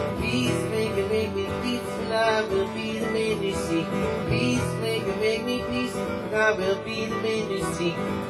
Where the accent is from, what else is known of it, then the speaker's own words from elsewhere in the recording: Milwaukee, Wisconsin, United States; moved away as an adult; I come from Milwaukee, Wisconsin, this initially, you know, 27 years ago or whatever it was. I left there when I was, no, I'm 46, so I left there when I was 21.